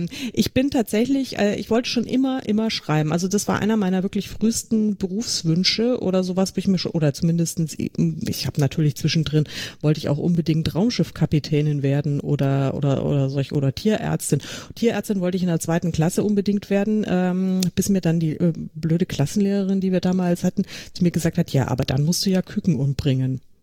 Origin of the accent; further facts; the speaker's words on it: Munich, Bavaria, Germany; Und komme ursprünglich tatsächlich aus München, auch wenn man es mir im Podcast nicht anhört, aber ich bin eine echte Münchnerin. Und ich kann auch bayerisch, wenn es sein muss.